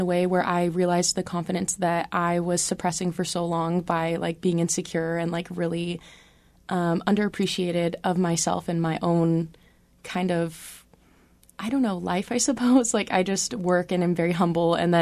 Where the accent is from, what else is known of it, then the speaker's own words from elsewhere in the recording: Juneau, Alaska, United States; I was born and raised in Juneau and haven't left ever. I just go on little vacations here and there, but mostly a Juneau girl.